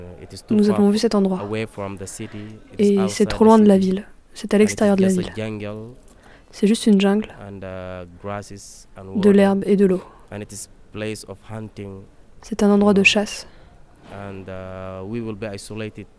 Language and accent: French; Darfur, Sudan; Je suis du Soudan, Darfour.